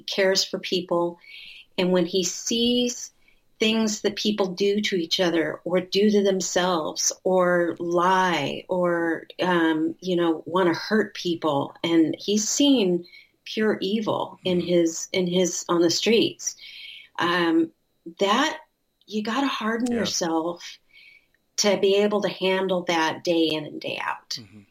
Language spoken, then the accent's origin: English; Chico, California, United States; I grew up in Chico, which is Northern California. So it was a small town at the time. It's a lot bigger now, but we headed down to LA for our first 5 years.